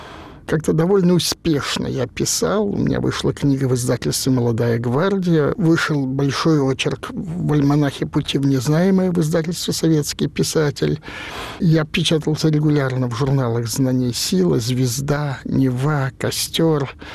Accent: Saint Petersburg, Russia; Я коренной ленинградец, я в этом городе родился и жил всю жизнь практически, кроме 4 лет войны в эвакуации и 2 лет после института, когда я был комсомольцем-целинником

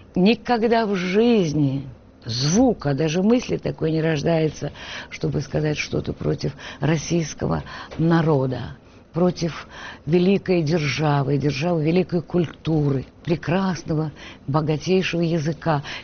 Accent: Ukraine; first language Ukrainian; Я украинка, и это мой родной язык.

